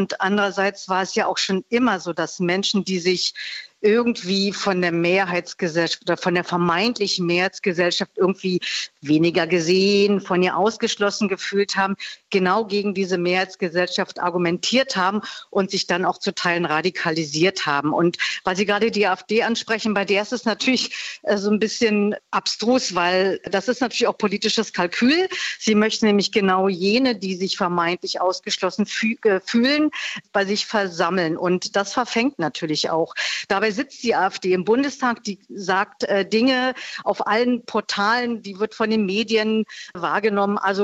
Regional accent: eastern Germany, Germany; ich komme ja auch aus dem Osten und ich war 25 Jahre alt, als die Mauer fiel.

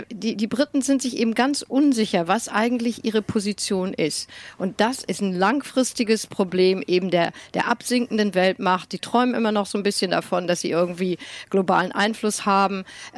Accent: United Kingdom; und ich lebe natürlich in Großbritannien, das ist mein Land, ich bin Britin, ich möchte, dass mein Land irgendwie gut dasteht

